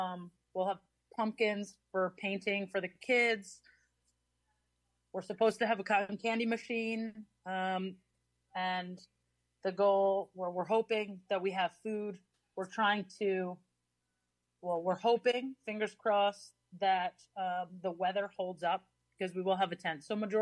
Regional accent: Hudson, United States; Like I said before, I was born and raised in Hudson.

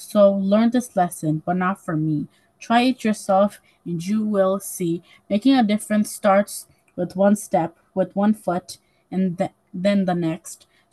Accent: Hudson, New York, United States; I'm 11 years old, and I'm also from Hudson.

